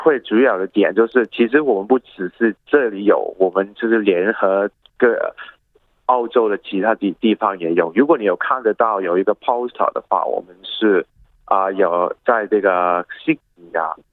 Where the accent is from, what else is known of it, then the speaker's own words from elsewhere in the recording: Hong Kong; 也发生了很多我们香港人从来没有 遇上到的事情